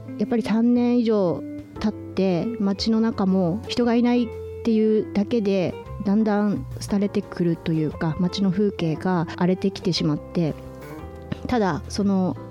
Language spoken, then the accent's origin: Japanese; Koriyama, Fukushima, Japan; 私、郡山市出身なんですけれども